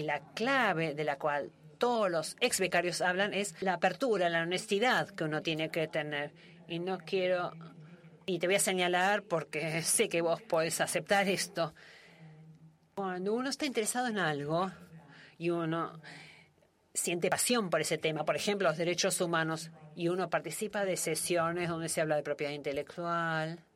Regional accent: Guatemala; de Guatemala. Voy a disculparme porque mi inglés no es muy bueno

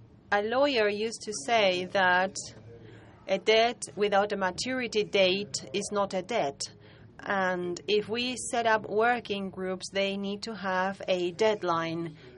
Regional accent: Argentina; English is a second language; from Argentina.

